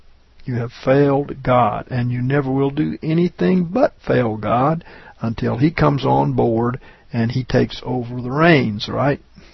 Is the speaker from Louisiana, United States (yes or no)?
yes; Louisiana, United States; I was raised in Louisiana